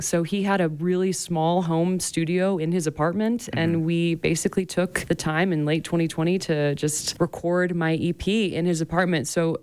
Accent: Utah, United States; I grew up predominantly in Utah, came here when I was in ninth grade, lived in Park City all throughout high school.

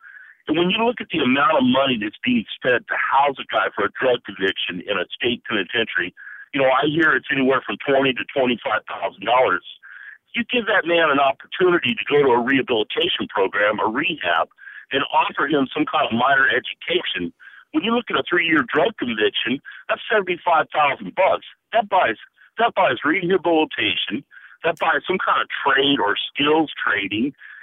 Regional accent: California, United States; I'm a 49-year-old white man. I'm from Southern California.

